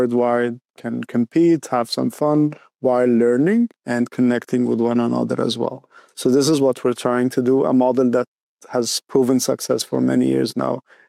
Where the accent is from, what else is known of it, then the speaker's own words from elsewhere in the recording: Alexandria, Alexandria Governorate, Egypt; So I'm originally from Alexandria, Egypt.